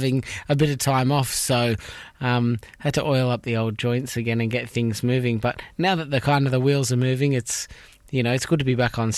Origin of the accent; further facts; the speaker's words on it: Melbourne, Victoria, Australia; I am an Irish dancer. I grew up in Melbourne, Australia